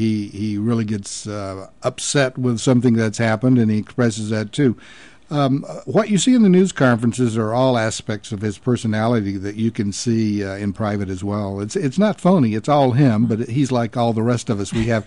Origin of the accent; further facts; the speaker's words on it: New Jersey, United States; when somebody found out I was from New Jersey, they would say, oh, I love your governor, or do you know the governor?